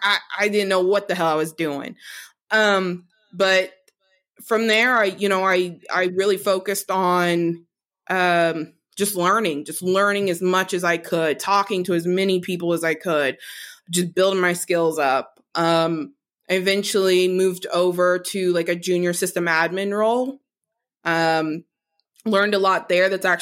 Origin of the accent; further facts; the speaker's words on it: Oklahoma City, Oklahoma, United States; I come from really, well, not necessarily a small town, but it's a, you know, I'm from Oklahoma City. It's not small. It's not a small city, but there's not a lot going on.